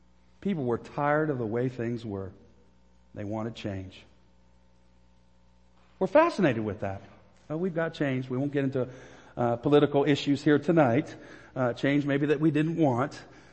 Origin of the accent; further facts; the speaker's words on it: Canada; You all know I'm from Canada.